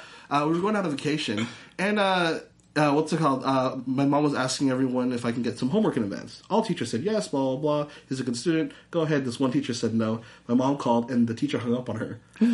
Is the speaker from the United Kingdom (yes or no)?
no; Redondo Beach, California, United States; I'm from the South Bay, Redondo Beach.